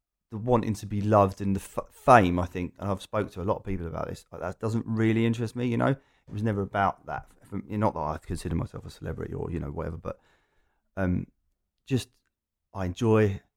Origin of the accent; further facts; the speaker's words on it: Loughton, East of England, United Kingdom; I'm an Essex boy, but only